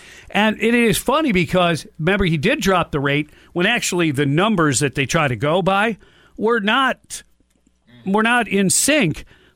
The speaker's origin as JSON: {"language": "English", "region": "California", "country": "United States", "said": "We're environmentalists. We're eco-friendly. We're from California, the land of fruit, nuts, and honey."}